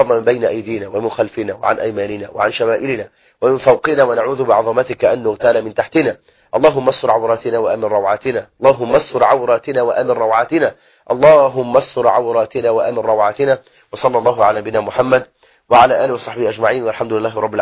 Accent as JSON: {"language": "Arabic", "country": "Egypt", "said": "بلدنا مصر"}